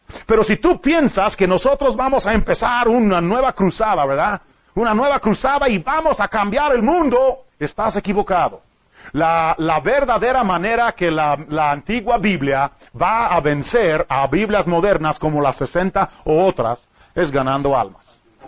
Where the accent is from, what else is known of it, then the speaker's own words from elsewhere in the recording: United States; Spanish is a second language; Pero yo soy un gringo. Yo no soy mexicano.